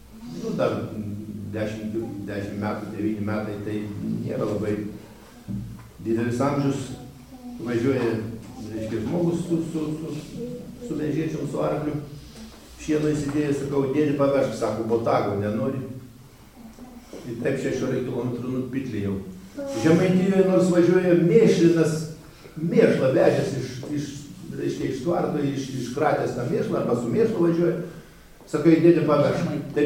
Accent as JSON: {"language": "Lithuanian", "region": "Aukštaitija", "country": "Lithuania", "said": "Tai aš irgi aukštaitis. Nes tėvas iš Biržų, o mama iš Luodis."}